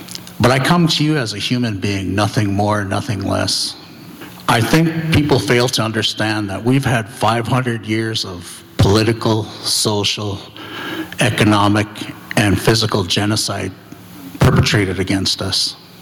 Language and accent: English; North Dakota, United States; I am Anishinaabe from the Turtle Mountain Band of Ojibwe.